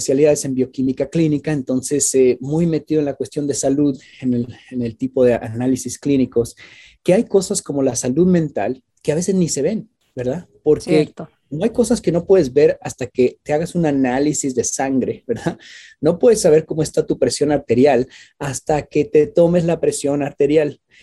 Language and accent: Spanish; Mexico; moved away as an adult; now in United States; yo soy inmigrante, soy originario de México y pues me crié en México. Solamente tengo 20 años aquí en Estados Unidos. Y yo ya tengo 52 años.